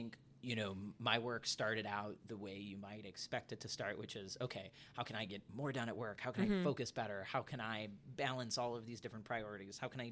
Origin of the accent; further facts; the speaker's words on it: Northville, Michigan, United States; I grew up in Northville, Michigan. I grew up in a high achieving culture.